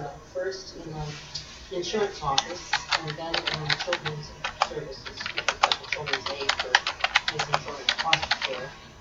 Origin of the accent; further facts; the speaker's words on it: Danbury, Connecticut, United States; I grew up in Danbury. I was there for 4 years in Triangle Street. And then after my mother died, we built a house in Reading.